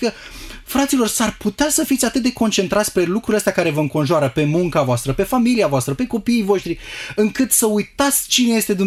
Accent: Constanța, Constanța County, Romania; born there; M-am născut în Constanța, într-o familie de oameni simpli.

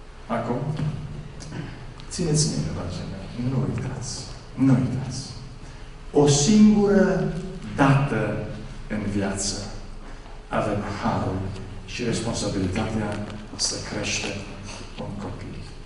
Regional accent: Dej, Cluj County, Romania; Eu sunt de la Dej.

